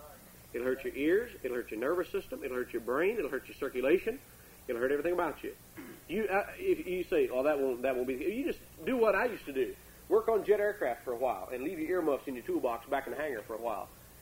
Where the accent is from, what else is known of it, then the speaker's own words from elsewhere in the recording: Kentucky, United States; I mean, I was raised in Kentucky, and, you know, it was kind of like South Carolina. when I was a child. I mean, this is in the 50s.